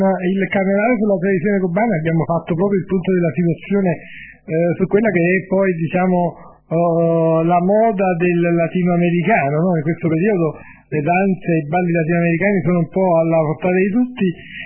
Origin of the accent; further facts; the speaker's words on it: Campania, Italy; io approfitto anche per fare pubblicità alla mia di terra, quella della Campania